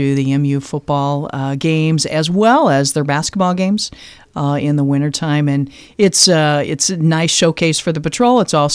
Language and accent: English; Unionville, Missouri, United States; Originally, I'm from North Missouri, a place called Unionville, Missouri, and I attended college at Truman State University